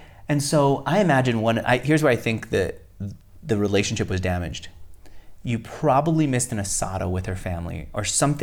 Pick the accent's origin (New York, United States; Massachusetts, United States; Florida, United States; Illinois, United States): New York, United States; I grew up in New York, surrounded by people who are building companies that outlasted them.